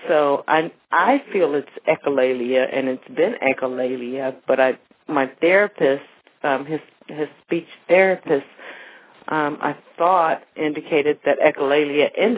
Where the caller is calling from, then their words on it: Maryland, United States; I'm calling from Maryland.